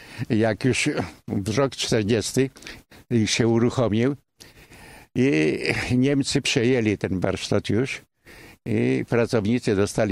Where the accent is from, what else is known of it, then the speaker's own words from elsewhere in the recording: Warsaw, Masovian Voivodeship, Poland; accent: Praga dialect; no, bo to ja mówię gwarą praską